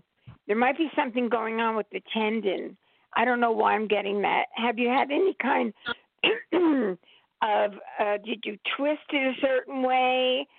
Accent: New Jersey, United States; Well, I live in New Jersey, and I'm born and bred in Jersey, conceived in Jersey, but New York is a hop and a skip in Philadelphia, so I'm in the middle.

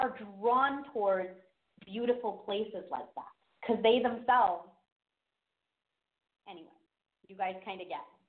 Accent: Philippines; I'm from the Philippines, so that food is more, like, the kind of food that I want, you know?

